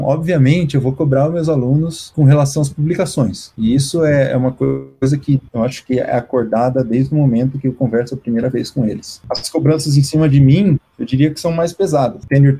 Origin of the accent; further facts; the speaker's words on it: Brazil; Em geral, o que pesa para o meu lado é que eu sou brasileiro e eu consigo contratar aluno brasileiro.